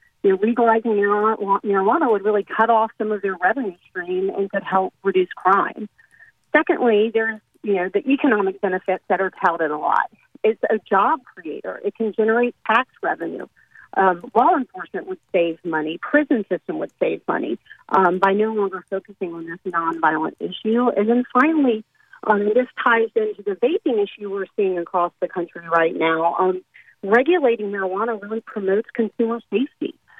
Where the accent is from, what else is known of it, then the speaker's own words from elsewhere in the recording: Colorado, United States; now in Florida, United States; Well, as you know, I came from Colorado, and where we do have adult use legalized there.